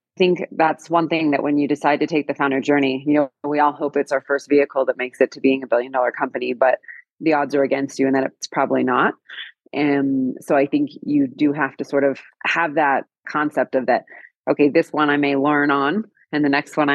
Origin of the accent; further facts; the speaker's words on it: California, United States; Well, I grew up in California, which is probably how I ended up in tech companies.